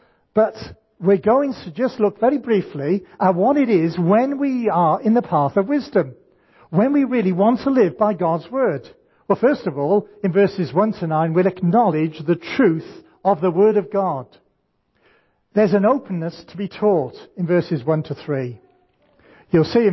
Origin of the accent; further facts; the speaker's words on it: Cardiff, Wales, United Kingdom; And surprise, surprise, I'm from Cardiff.